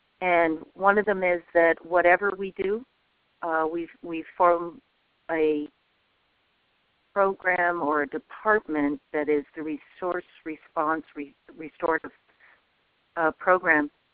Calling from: Vermont, United States; So I'm calling from Vermont, and I want to say thank you to all of you

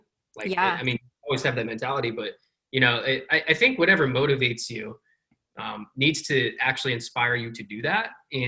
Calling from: Myrtle Beach, South Carolina, United States; I am tuning in from sunny today, Myrtle Beach, South Carolina.

